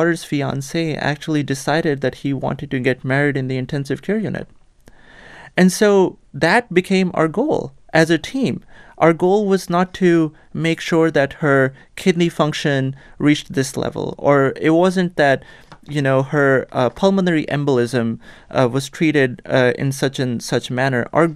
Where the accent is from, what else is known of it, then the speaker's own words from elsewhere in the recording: Pakistan; growing up in Pakistan